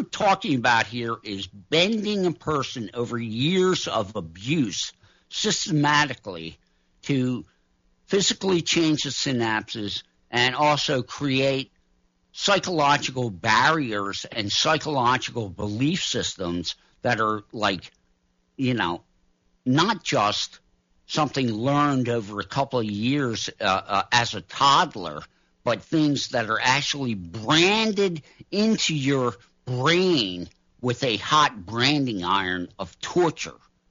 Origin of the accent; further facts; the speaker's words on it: Arden, Delaware, United States; Certainly, my parents told me, you know, and this is something growing up in Arden, Delaware, the cult always was told